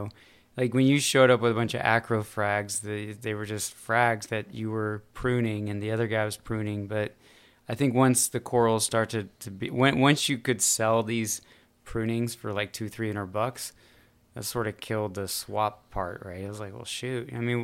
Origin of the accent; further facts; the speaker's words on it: Colorado, United States; now in Atlanta, United States; You know, I came from Colorado where everybody was SPS crazy, and I came to Atlanta